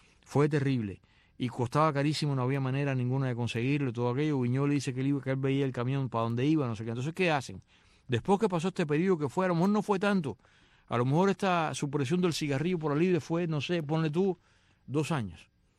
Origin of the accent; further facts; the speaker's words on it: Cuba; now in Spain; Yo me fui de Cuba bajo racionamiento